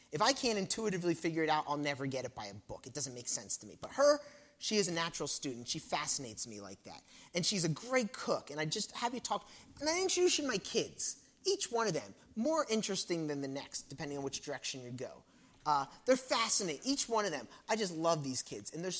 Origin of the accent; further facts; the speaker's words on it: East Coast, United States; I'm from the East Coast.